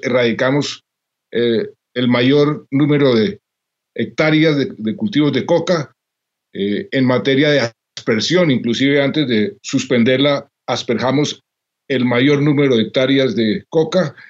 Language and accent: Spanish; Colombia; En mi país, en Colombia